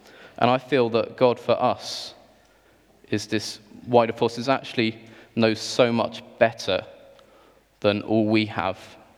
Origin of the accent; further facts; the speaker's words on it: Bristol, South West England, United Kingdom; Because I am from the Southwest. I'm a Bristolian.